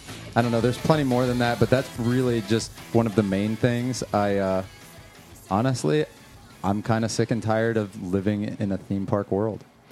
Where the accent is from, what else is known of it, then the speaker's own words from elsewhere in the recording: Orlando, Florida, United States; I've been here my entire life, and it's still an uncommon thing when people hear that I'm born and raised in Orlando, Florida.